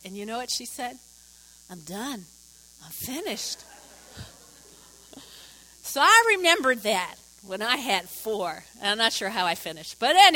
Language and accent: English; New Jersey, United States; I grew up in North Jersey. I was one of six kids.